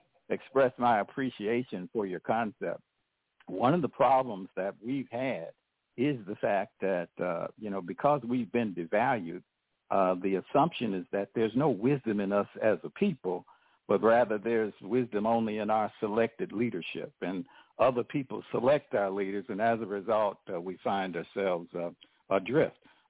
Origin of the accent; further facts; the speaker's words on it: Milwaukee, Wisconsin, United States; moved away as an adult; now in Baton Rouge, United States; My people are from Mississippi, Laurel, but I was raised in Milwaukee, Wisconsin, and that's pretty much where I grew up.